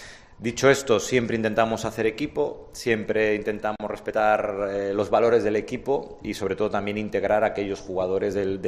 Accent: Galicia, Spain; Dicen en mi tierra que hay que perdonar, es gallego

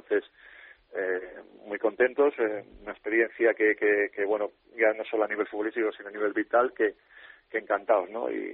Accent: Asturias, Spain; also born or lived in Málaga; yo soy de Asturias y encima he vivido y ahora estaba trabajando en Málaga

